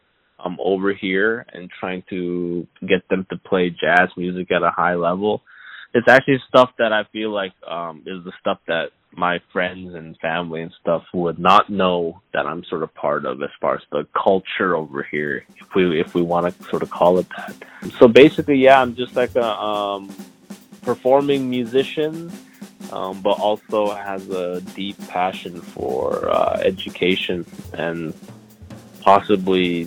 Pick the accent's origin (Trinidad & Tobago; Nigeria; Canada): Canada; also born or lived in Boston, United States; growing up in Canada and then going to school and at Berkeley in Boston